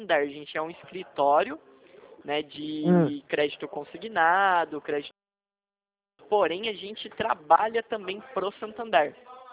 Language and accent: Portuguese; São José dos Campos, São Paulo, Brazil; porque eu sou de São José dos Campos